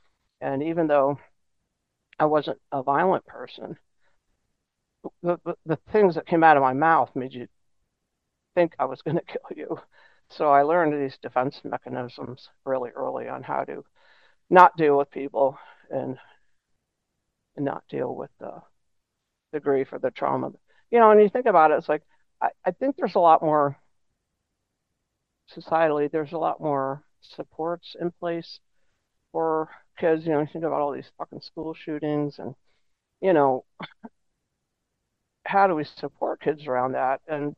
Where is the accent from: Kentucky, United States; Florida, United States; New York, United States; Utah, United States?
New York, United States; Poughkeepsie; I'm from upstate New York originally. I was born in Poughkeepsie, New York.